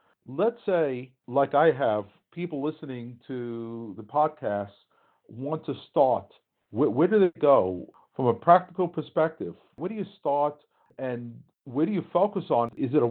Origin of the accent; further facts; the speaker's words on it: Brooklyn, New York, United States; As you know from my accent, I'm from Brooklyn